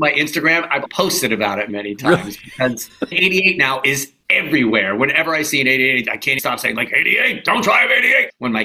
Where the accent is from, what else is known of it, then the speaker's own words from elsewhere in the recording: New York, United States; Sometimes I go back for sports in New York, because I'm from New York in 1969.